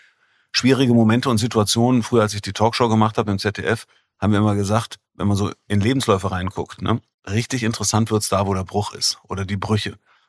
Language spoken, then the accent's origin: German; Bonn, North Rhine-Westphalia, Germany; da ich groß geworden bin in Bonn